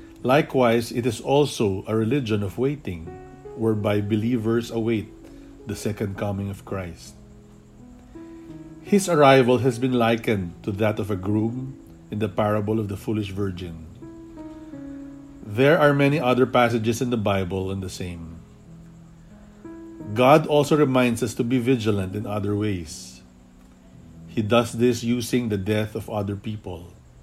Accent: Quezon City, Metro Manila, Philippines; English is a second language; from Pansol, Quezon City, Philippines.

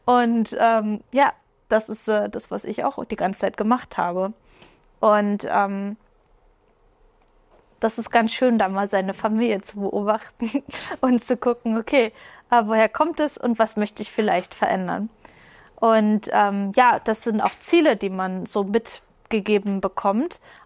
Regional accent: East Germany, Germany; Ich bin in Ostdeutschland groß geworden.

